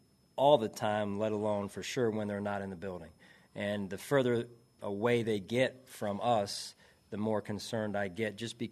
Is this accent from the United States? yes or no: yes; Philadelphia, Pennsylvania, United States; And you grow up around those voices, and he's one of the ones I grew up around in Philadelphia.